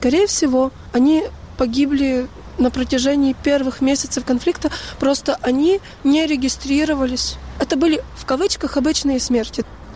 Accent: Lviv Oblast, Ukraine; И я местный человек в районе Равы Русской, в районе вообще в полях

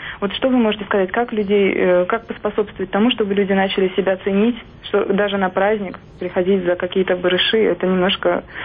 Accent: Nizhny Novgorod, Nizhny Novgorod Oblast, Russia; Я из Нижнего Новгорода, и у нас в городе он был, видимо, с особым размахом проведен.

